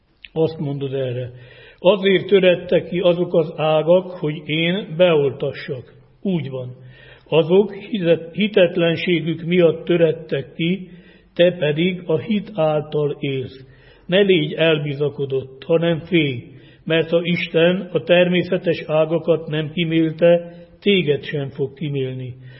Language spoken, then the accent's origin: Hungarian; Dombóvár, Tolna, Hungary; A saját szülővárosomban, Dombóváron lett volna ez a költő találkozó